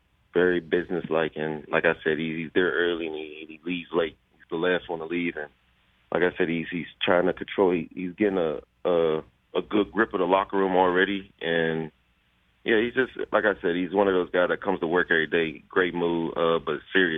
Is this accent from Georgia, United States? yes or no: no; Pittsburgh, Pennsylvania, United States; I'm from Pittsburgh.